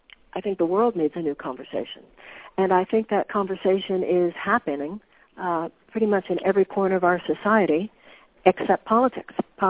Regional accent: United States; I'm going to lead from a context of I'm an American, you're an American.

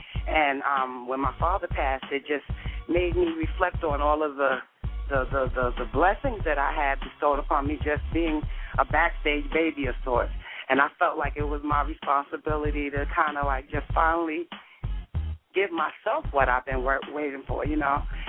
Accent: New York, United States; I just came back from my hometown last week, which is New York, and it was a little colder there, so I'm glad to be back in the South

